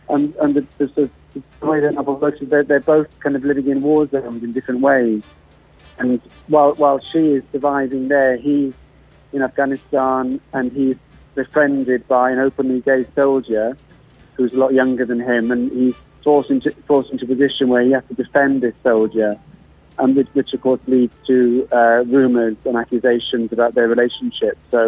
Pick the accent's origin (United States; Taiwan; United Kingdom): United Kingdom; Bridgend, Wales; also born or lived in York; but I grew up in Bridgend in South Wales.